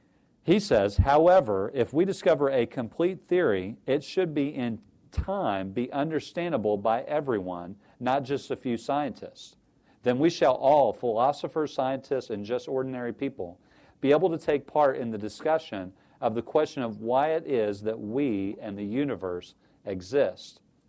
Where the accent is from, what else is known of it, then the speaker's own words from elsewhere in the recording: Illinois, United States; and I'm from Central Illinois. It was 20 miles to the nearest shopping mall, 20 miles of interstate framed by corn and soybean fields all the way. I lived out in the middle of the country.